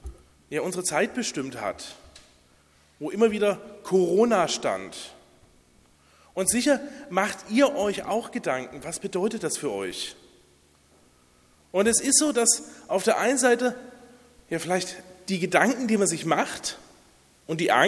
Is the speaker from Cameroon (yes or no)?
no; Basel, Basel-Stadt, Switzerland; Wie alle schon gehört habt, komme ich aus Basel